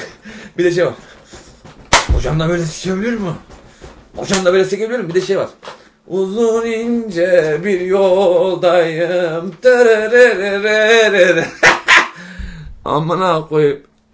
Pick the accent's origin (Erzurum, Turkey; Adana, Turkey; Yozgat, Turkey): Yozgat, Turkey; Ben Yozgatlıyım